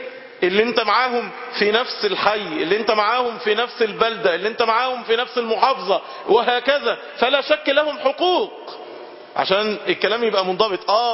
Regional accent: Egypt; أنا مصري وأبويا مصري ودمي مش عارف مصري

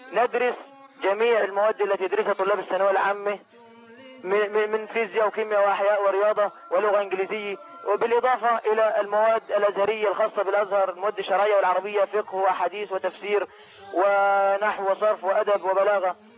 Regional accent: Zawyat Abu Shousha, Beheira, Egypt; قريتي قرية زاوية أبو شوشة.

